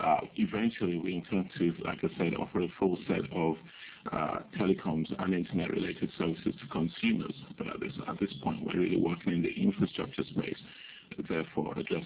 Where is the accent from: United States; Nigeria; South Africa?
Nigeria; I'm Nigerian